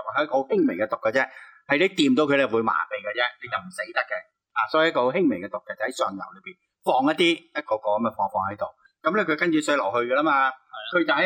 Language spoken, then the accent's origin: Cantonese; Hong Kong; 我哋香港人唔系嘅，呢个送礼文化咧，可能你哋大陆好兴，我哋香港唔兴噶啦。